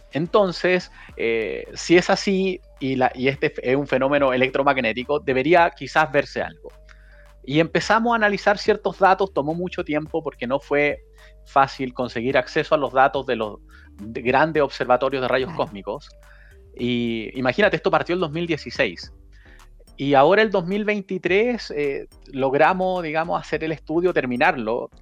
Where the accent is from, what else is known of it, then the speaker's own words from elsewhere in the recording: Putaendo, Valparaíso, Chile; Yo soy de Putaendo